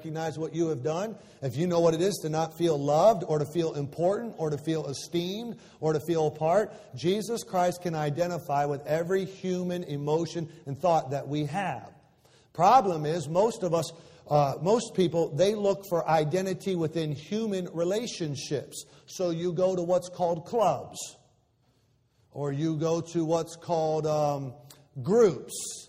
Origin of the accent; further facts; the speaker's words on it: Michigan, United States; now in Florida, United States; in my case, in Beverly's case, we came from Michigan and all the family meets up there. South Florida has become home to us, but you always have that thought about going home.